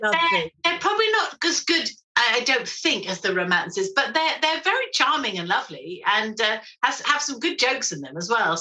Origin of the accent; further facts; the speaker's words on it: Brighton, South East England, United Kingdom; also born or lived in London; I was born in London and lived in London till I was five. My parents moved down to Brighton. So, and I was also at university in London and lived there quite a lot.